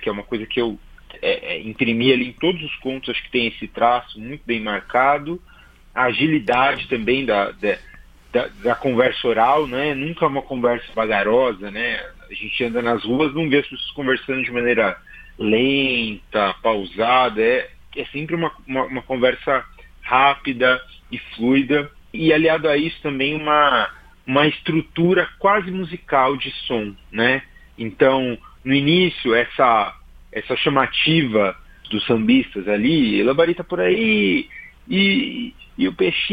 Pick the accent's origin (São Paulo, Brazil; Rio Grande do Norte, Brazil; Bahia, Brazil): São Paulo, Brazil; Eu moro aqui em São Paulo, né? Sou paulistano e nasci aqui e me criei aqui na zona leste de São Paulo, aqui na Coab 1, que fica ali em Pedro Alvim, Itaquera, né?